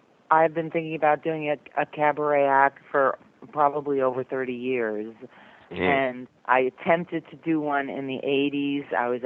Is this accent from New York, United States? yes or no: yes; Brooklyn, New York, United States; So I decided to call the show Made in Brooklyn, which is where I'm from. And I tell stories about growing up in Brooklyn, which is kind of colorful and fun.